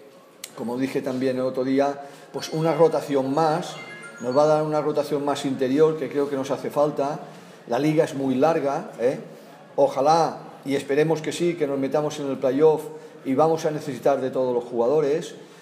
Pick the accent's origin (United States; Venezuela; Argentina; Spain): Spain; Balearic Islands; Perdona que hable mucho, que soy mallorquín, pero.